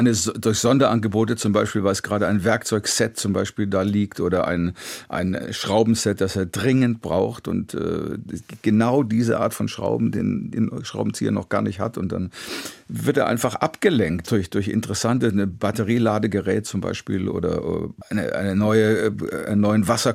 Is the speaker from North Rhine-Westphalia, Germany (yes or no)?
no; Münchberg, Bavaria, Germany; born there; Da, wo ich geboren bin, Münchberg, das ist in der Nähe von Hof in Oberfranken. Und das ist wirklich klein. Das war damals in den 50er Jahren, glaube ich, hatten die 10.000 Einwohner. Und das ist eine Kleinstadt. War sogar Kreisstadt.